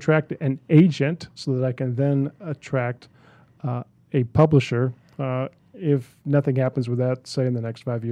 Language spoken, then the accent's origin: English; Texas, United States; Then there are a couple of reminiscences of me growing up in Texas, and particularly with my family, my father, mother, and my sister.